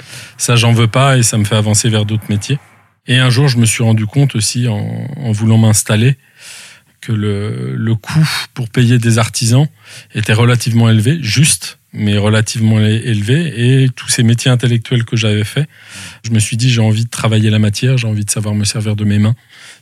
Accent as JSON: {"language": "French", "town": "Argenteuil", "region": "Île-de-France", "country": "France", "tie": "born or raised there", "said": "je suis né tout simplement en région parisienne, à Argenteuil, banlieue parisienne nord, dans lequel j'ai eu une très belle vie."}